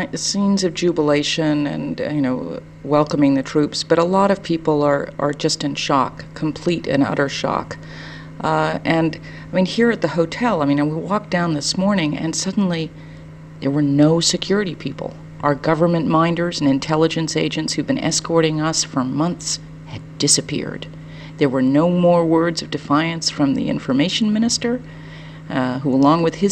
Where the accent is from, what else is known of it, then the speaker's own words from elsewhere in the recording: United States; No, I'm an American.